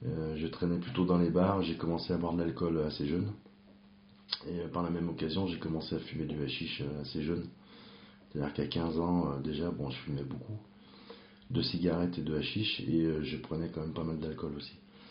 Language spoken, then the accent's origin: French; Lyon, Auvergne-Rhône-Alpes, France; j'ai 44 ans, j'ai grandi à Lyon. Mon enfance s'est plutôt bien passée. Je suis fils unique et mes parents sont, on est d'une famille ouvrière modeste.